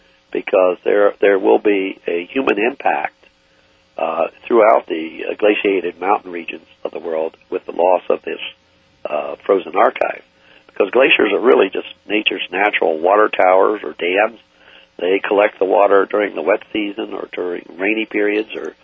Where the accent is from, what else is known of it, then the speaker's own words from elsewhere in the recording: West Virginia, United States; I grew up in West Virginia, and I heard all the stories of the canaries the miners used to take down